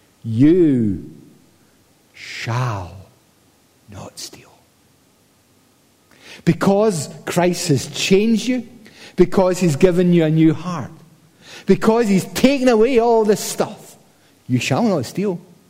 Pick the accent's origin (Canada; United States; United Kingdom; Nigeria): United Kingdom; Paisley, Scotland; He was good. I'm from Paisley, and he was good.